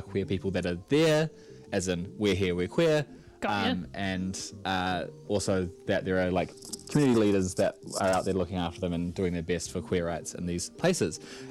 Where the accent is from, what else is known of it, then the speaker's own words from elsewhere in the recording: Auckland, New Zealand; I grew up in Auckland